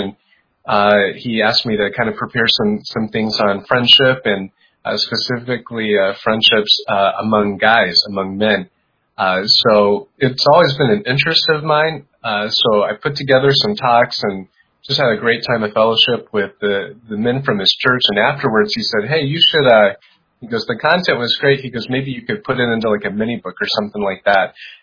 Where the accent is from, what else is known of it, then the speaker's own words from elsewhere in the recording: Cleveland, Ohio, United States; I'm from Cleveland, Ohio.